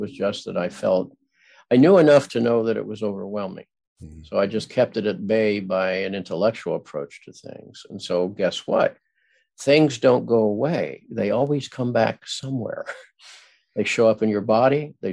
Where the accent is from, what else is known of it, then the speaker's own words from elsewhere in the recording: Midwest, United States; You know, I grew up in the Midwest where everybody was nice